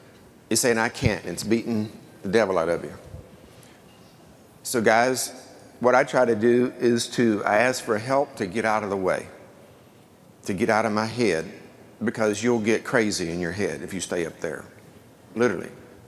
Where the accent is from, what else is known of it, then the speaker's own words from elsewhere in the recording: Temecula, California, United States; Hey everybody … from Temecula, California